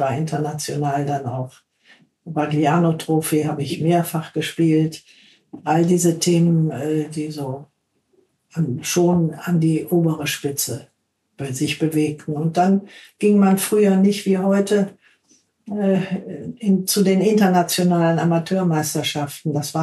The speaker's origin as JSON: {"language": "German", "town": "Krefeld", "region": "North Rhine-Westphalia", "country": "Germany", "said": "Ich komme ja aus Krefeld im Rheinland."}